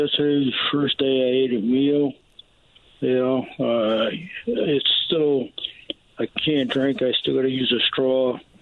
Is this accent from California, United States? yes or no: no; Bridgeport, Connecticut, United States; now in Milford, United States; I'm from Bridgeport. I lived in Milford for 28 years now.